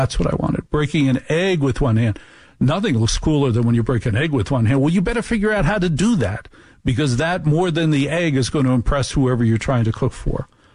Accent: United States; I'm an American. Those are the great things that Americans do.

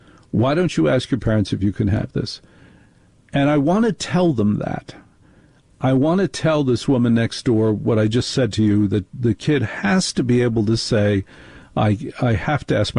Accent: Manhattan, New York, United States; I don't know how to say it because I am from Manhattan. In Manhattan, all of these unspoken rules were taken care of.

